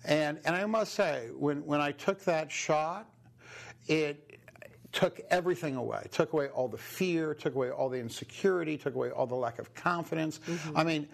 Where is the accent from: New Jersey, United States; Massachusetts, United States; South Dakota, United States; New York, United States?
New York, United States; now in Los Angeles, United States; I grew up, I live in L.A. now, but I grew up here in New York, and I grew up in a pretty, successful family.